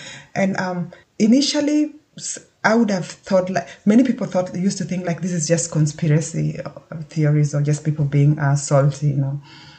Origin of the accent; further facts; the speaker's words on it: Kenya; as someone who was born and brought up in Kenya